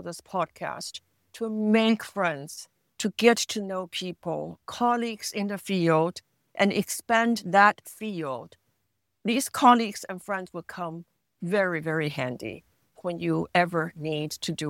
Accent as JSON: {"language": "English", "country": "Taiwan", "tie": "born there", "first_language": "Chinese", "second_language": "English", "said": "I was born in Taiwan, so Chinese is my first language"}